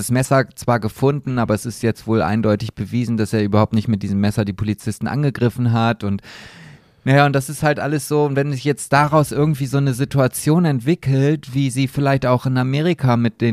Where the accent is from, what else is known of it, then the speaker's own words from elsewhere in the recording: Oldenburg, Lower Saxony, Germany; ich bin ja ein sehr patriotischer Mensch, zumindest das, was meine Heimatstadt angeht.